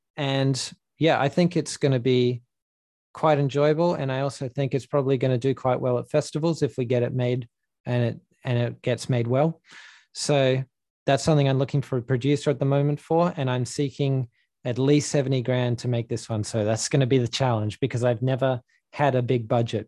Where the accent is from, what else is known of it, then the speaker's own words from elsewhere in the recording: Western Australia, Australia; it's very personal in the sense that it's my home state. It's the land that I grew up around and that I've explored